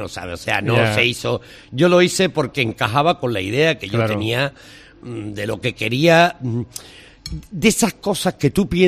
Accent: Jerez de la Frontera, Andalusia, Spain; Yo soy jerezano 100%. O sea, todo lo que esté vinculado a mi tierra y a Jerez de la Frontera, para mí es un honor.

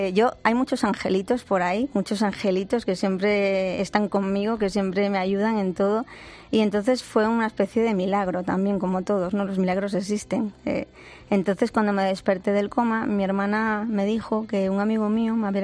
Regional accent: Asturias, Spain; Yo soy de Asturias.

